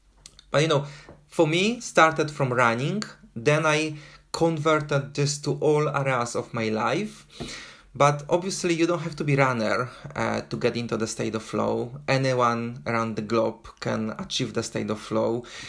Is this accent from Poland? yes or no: yes; Poland; now in London, United Kingdom; originally I'm from Poland. I live for the past 21 years in London